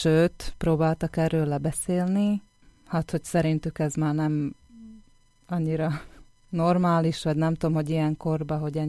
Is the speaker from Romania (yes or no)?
no; Dvory nad Žitavou, Nitra Region, Slovakia; also born or lived in Nové Zámky; now in Bratislava, Slovakia; Hát én Érsekújvárot születtem, Udvardon élek, éltem, most már Pozsonyban lakom.